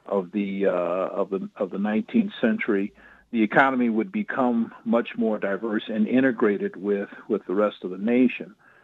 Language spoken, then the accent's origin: English; New Orleans, Louisiana, United States; Well, I came from New Orleans originally